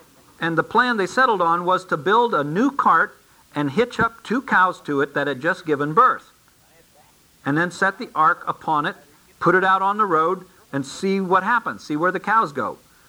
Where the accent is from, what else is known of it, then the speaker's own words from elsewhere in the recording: Ohio, United States; And so they wanted to send it to Ekron, or as I like to say, Akron, because I'm from Ohio.